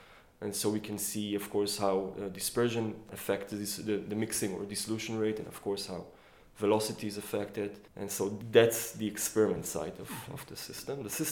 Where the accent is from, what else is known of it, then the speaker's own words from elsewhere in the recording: Haifa, Haifa District, Israel; So I'm from Israel, from Haifa. I did my bachelor's and master's in hydrology at the Hebrew University in Jerusalem.